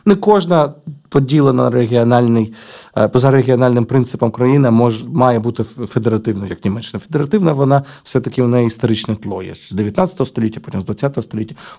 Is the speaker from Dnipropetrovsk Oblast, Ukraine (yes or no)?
yes; Dnipro, Dnipropetrovsk Oblast, Ukraine; moved away as an adult; Це мій регіон, я народився в Дніпрі, прожив тут до якихось там 32 років